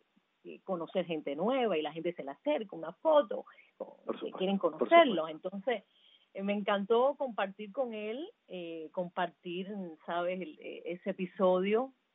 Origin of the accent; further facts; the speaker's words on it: Cuba; me conecta con mi tierra, con mi cubanía, con mi familia, y con todo, con la cultura cubana, con la música